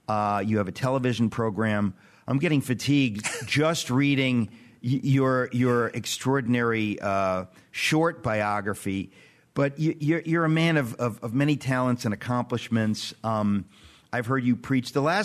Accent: United States; But we grew up in America.

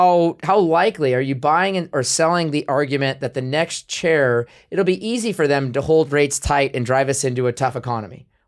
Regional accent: United States; I say idyllic as an American growing up in one of the most prosperous peace times of the last 1,000 years

